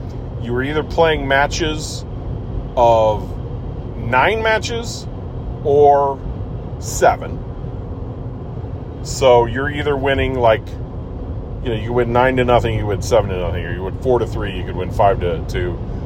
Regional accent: Highland, Illinois, United States; I grew up in Highland, Illinois, so this is Highland High School in the Metro East, Madison County, 29 miles from the St. Louis Arch.

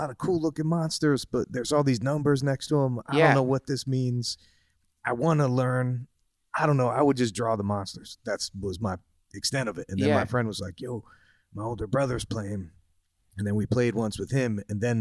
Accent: New Jersey, United States; born or raised there; also born or lived in Trenton

